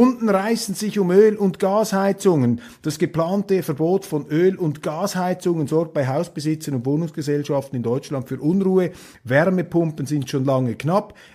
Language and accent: German; Switzerland; Für mich ist das Ganze ja nicht so dramatisch als Schweizer.